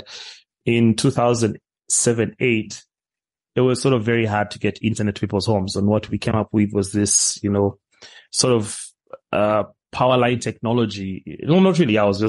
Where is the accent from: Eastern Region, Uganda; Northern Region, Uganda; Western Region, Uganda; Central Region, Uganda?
Central Region, Uganda; Kampala; But no, I was, well, born and raised in Kampala, Uganda, went to school, you know, typical middle-class family.